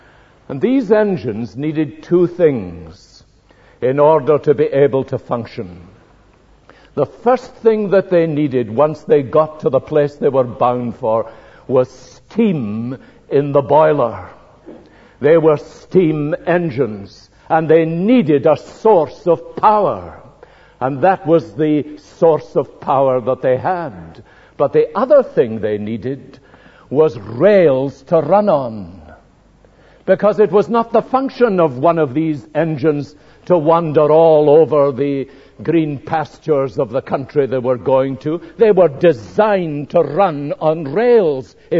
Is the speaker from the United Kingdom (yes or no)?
yes; Glasgow, Scotland, United Kingdom; When I was a boy, I was brought up in Springburn, and the industrial heart of Springburn here in Glasgow is the Hyde Park Locomotive Company